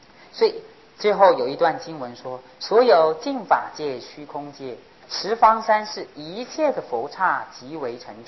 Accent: China; 我们中国人喜欢用百、用千、用亿，代表无量无边。

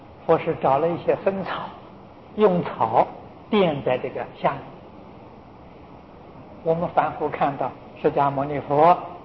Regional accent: China; 我们中国人讲乞丐啊，讨饭，这种人有什么福？

